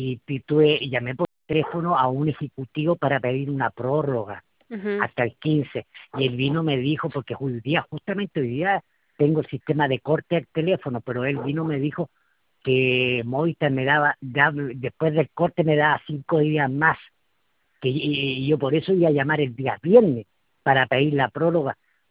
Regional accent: Laja, Biobío, Chile; porque yo soy de Laja, acá no hay una, ¿cómo se llama? Un centro de pago

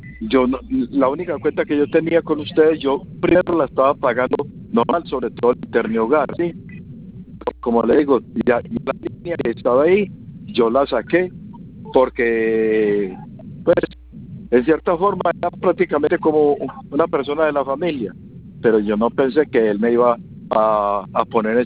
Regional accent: Colombia; Porque nosotros somos de Colombia, salí se fue para Colombia

